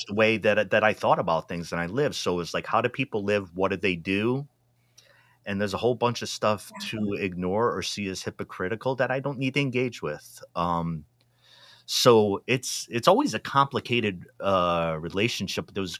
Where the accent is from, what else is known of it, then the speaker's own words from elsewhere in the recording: Rhode Island, United States; I grew up in Rhode Island, a large Portuguese population, family background, Portuguese.